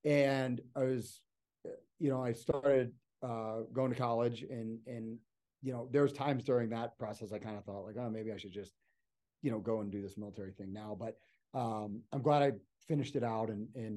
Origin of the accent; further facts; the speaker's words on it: Pennsylvania, United States; I was born in Pennsylvania, and I always loved being outside, and I grew up like hunting and fishing and stuff